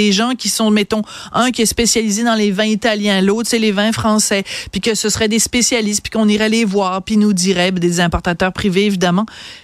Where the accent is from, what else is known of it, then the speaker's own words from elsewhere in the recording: Nouvelle-Aquitaine, France; accent: Bordeaux; c'est mon petit accent bordelais qui remonte à la surface